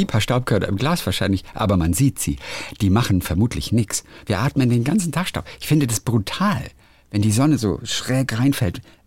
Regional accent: Emden, Lower Saxony, Germany; moved away as an adult; now in Winnipeg, Canada; aus Winnipeg, Kanada. Und ich habe euch vor einiger Zeit schon einmal geschrieben, eigentlich bin ich in Emden geboren und auch aufgewachsen und erst später im Leben ins Ausland gezogen.

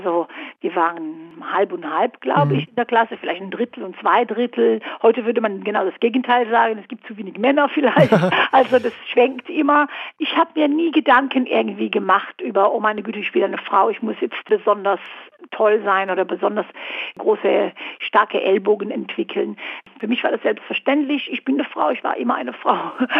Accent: Israel; now in Hannover, Germany; Also ich habe weniger Jahre in Israel gelebt, als ich in Deutschland gelebt habe. Das ist ein bisschen komisch, weil natürlich Israel ist meine Heimat

